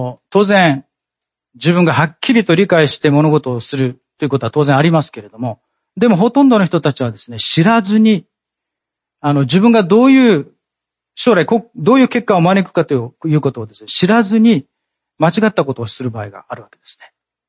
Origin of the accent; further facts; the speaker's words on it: Ogimi, Okinawa, Japan; 実は、私の地元、大宜味村にもですね、田滝という、それなりに有名な滝があります。